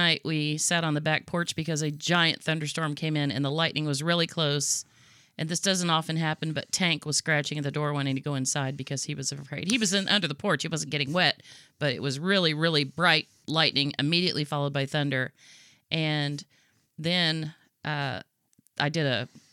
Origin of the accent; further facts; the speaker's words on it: Texas, United States; also born or lived in Florida; now in Georgia, United States; I grew up in Texas, lived in Florida for, 11 years, 12 years, and even here in Georgia